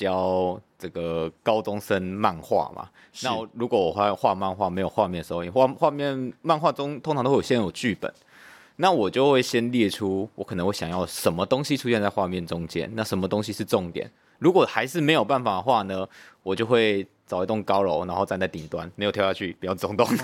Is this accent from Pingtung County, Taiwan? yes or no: yes; Pingtung County, Taiwan; 因为我是屏东人嘛，没那么多都市，对，也没办法看到那么遥远。